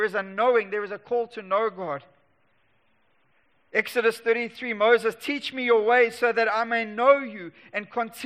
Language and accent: English; Durban, KwaZulu-Natal, South Africa; I'm from Durban.